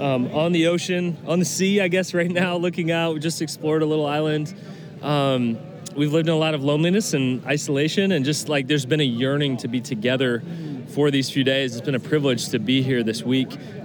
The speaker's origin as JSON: {"language": "English", "region": "Colorado", "country": "United States", "said": "Colorado."}